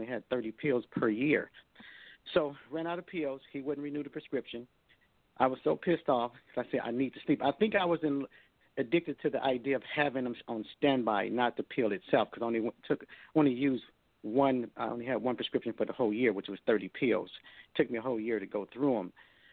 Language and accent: English; Detroit, Michigan, United States; I'm from Detroit, Michigan. I got a lot of family back there excited about when … come on that way for the tour, and also Dallas.